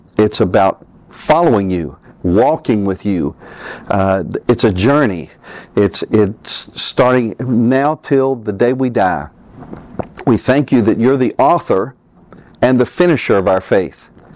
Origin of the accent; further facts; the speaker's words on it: Harriman, Tennessee, United States; also born or lived in Knoxville / Johnson City / Newport; I was born in Knoxville, moved to Johnson City, Newport, Harriman, went to high school in Harriman